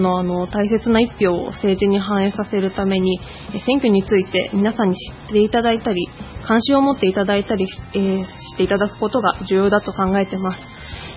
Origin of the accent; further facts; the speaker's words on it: Numazu, Shizuoka, Japan; 出身が沼津市で、生まれ育った沼津市で、沼津市のために働きたいと思ったからです